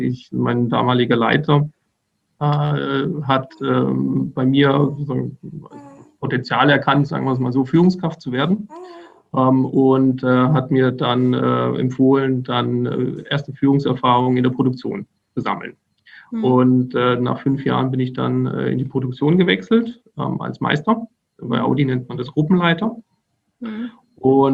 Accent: Baden-Württemberg, Germany; born there; Dort habe ich 2009 angefangen zu arbeiten, am Standort in Neckarsulm. Das ist 2 Ortschaften von meinem Geburtsort entfernt auch.

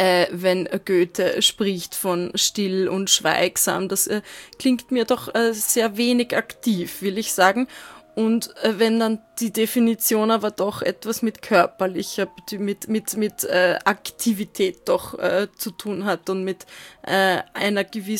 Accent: Austria; natürlich als Österreicherin.

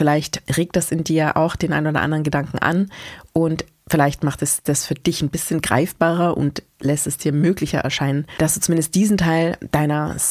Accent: Germany; mir ging es so als Deutsche so ein bisschen kurz zusammen. Aber wenn ich das mal weiterdenke, unsere Identität als Deutsche heute

